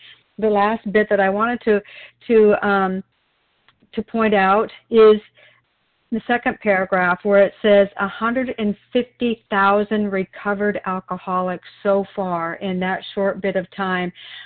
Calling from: Wilsonville, Oregon, United States; I'm a recovered compulsive overeater. I'm calling in from Wilsonville, Oregon.

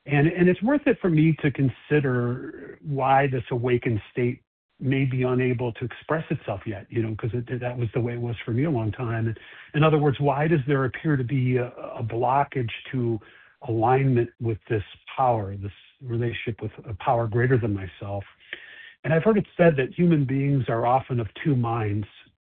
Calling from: Chicago, Illinois, United States; I'm calling from Chicago, Illinois.

